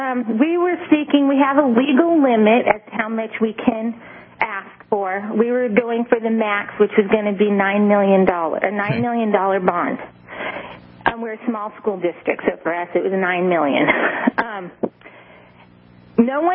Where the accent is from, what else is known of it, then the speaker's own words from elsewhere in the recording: California, United States; I am from Northern California.